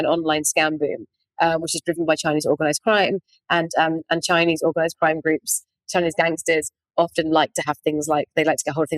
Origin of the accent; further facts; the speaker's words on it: United Kingdom; now in Cambodia; especially because I'm being a Brit in this part of the world as well